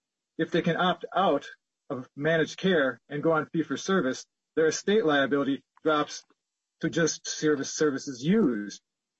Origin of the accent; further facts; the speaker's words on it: Finlayson, Minnesota, United States; I'm from Finlayson, Minnesota.